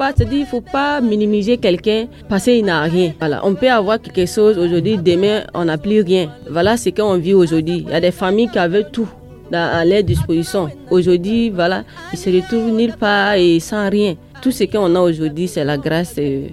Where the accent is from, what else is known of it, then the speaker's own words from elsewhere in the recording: Burkina Faso; also born or lived in Côte d'Ivoire; Et j'ai grandi au Burkina.